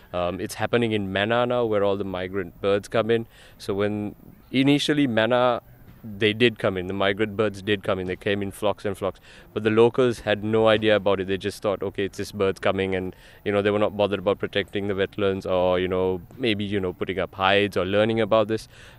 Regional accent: Sri Lanka; from Sri Lanka.

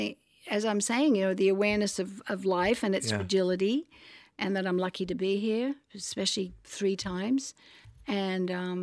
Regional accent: Australia; also born or lived in England; So I grew up in Australia, and Australia is my heart home.

